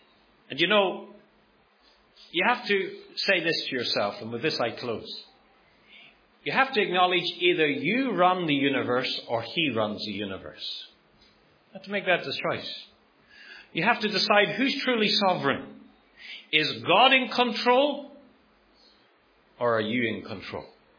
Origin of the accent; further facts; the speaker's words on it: Ireland; Many years ago, where I grew up in Ireland